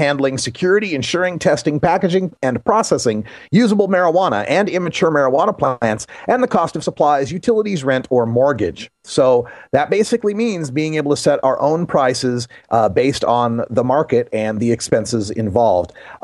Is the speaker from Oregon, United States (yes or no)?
yes; Oregon, United States; I'm so excited for my home state of Oregon